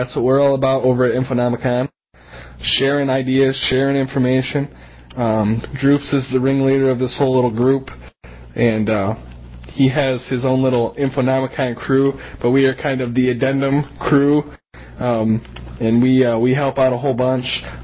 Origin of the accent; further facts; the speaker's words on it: Michigan, United States; And I am new to this area. I'm from Michigan.